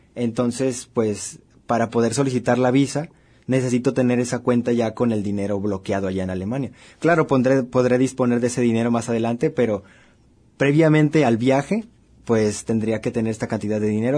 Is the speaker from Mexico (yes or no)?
yes; Mexico; como mexicanos